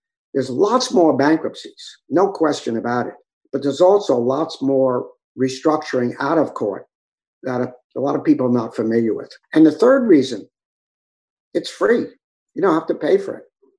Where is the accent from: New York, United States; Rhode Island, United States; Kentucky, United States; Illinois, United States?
New York, United States; Born and raised in New York, but I love Southern California.